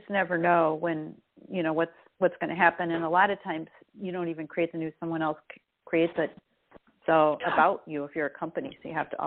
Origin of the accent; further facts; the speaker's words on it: Danville, Illinois, United States; And I grew up in Danville, Illinois, which is, it's a little bigger than Altoona, but same thing. Yeah, everybody knows everybody.